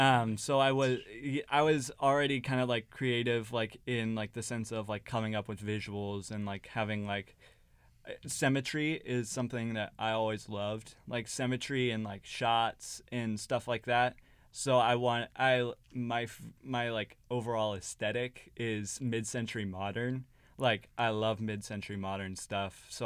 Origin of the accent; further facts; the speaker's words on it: San Diego, California, United States; Alex is his name, Alex Red. We grew up in San Diego together, and we've always kind of wanted to do film and make stories together.